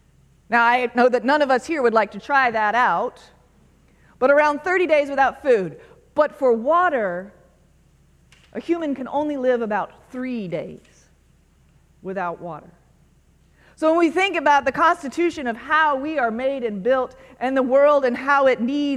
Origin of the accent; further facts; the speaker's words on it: Florida, United States; I'm a coastal person. I grew up in Florida. I grew up along the Gulf Coast. I love salt air, even though it corrodes everything, as we know.